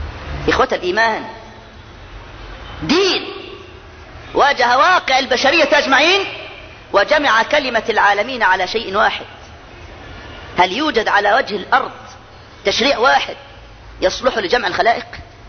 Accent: Egypt; ولك احنا مصريين فرعنا احفاد حورس

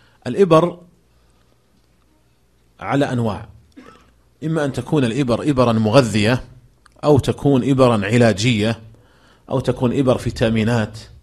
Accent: Saudi Arabia; عندنا في المملكة العربية السعودية

